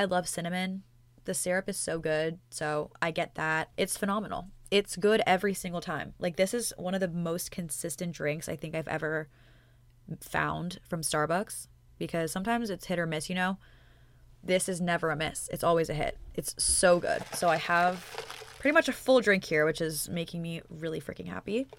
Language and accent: English; Pennsylvania, United States; and I'm an Eagles fan, and I'm from Pennsylvania, like I just said. So I decided to drive back home to spend some time with my family for the weekend